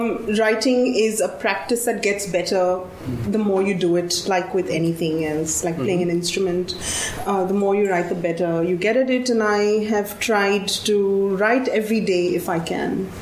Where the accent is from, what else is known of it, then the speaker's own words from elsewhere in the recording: India; I grew up in India in the 70s, 80s and 90s.